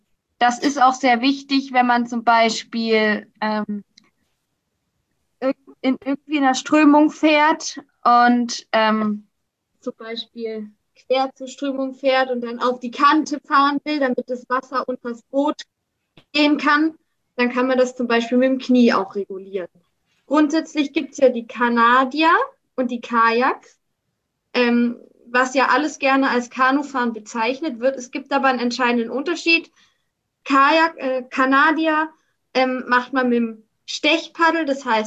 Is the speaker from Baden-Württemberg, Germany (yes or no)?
yes; Karlsruhe, Baden-Württemberg, Germany; Ich komme aus Karlsruhe